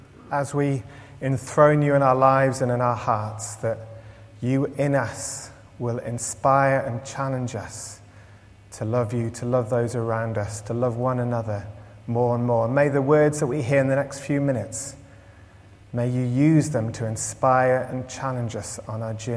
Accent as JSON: {"language": "English", "region": "England", "country": "United Kingdom", "said": "I'm from England."}